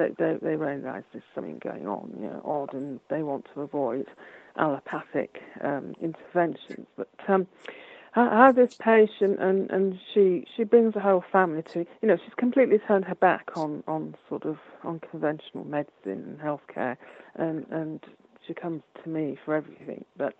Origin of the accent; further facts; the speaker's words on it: England, United Kingdom; That's because I'm English.